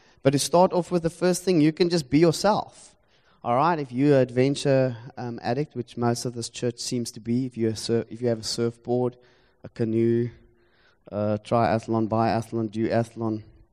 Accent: Stellenbosch, Western Cape, South Africa; I come from Stellenbosch, Platteland. Ons verstaan nie die grappe nie.

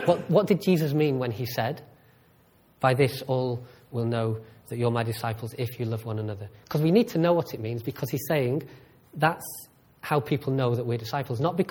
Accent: United Kingdom; I began to feel the affinity as a Brit for the British athlete.

